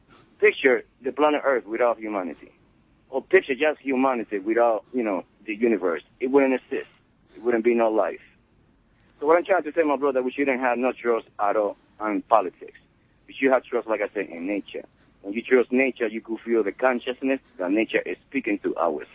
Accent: Dominican Republic; now in United States; I come from the Dominican Republic, by the way, and when I came to America, it's a place that I never felt it in my life.

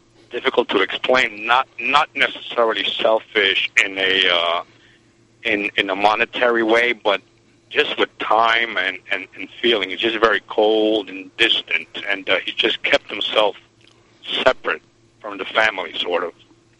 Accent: Manhattan, New York, United States; In Manhattan.

